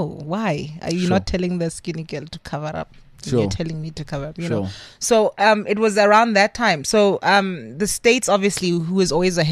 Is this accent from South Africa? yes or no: yes; South Africa; I'm South African.